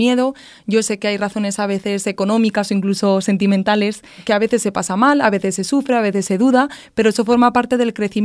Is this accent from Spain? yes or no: yes; Spain; Entonces, entender y comparar las dos realidades diferentes y ajenas a uno como español es muy difícil, pero muy enriquecedor.